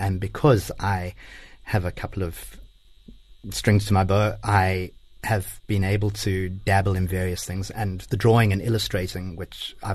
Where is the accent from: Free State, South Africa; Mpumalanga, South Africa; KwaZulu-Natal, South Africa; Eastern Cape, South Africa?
KwaZulu-Natal, South Africa; Pietermaritzburg; seeing pantomimes and plays for children where I grew up in Pietermaritzburg.